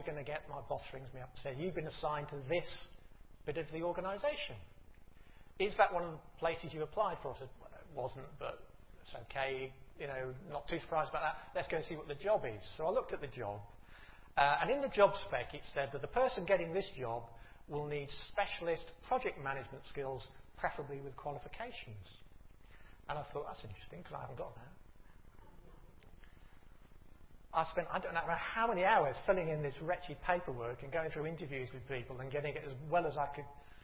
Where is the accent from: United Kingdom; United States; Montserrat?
United Kingdom; I mean, we're British, I'm going to say.